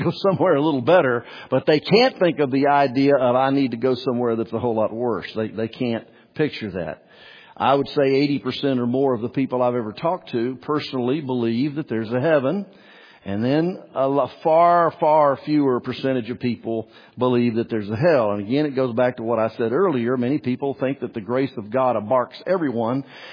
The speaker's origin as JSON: {"language": "English", "country": "United States", "tie": "born there", "said": "I was born in the United States. So by default, you know, I must be a Christian."}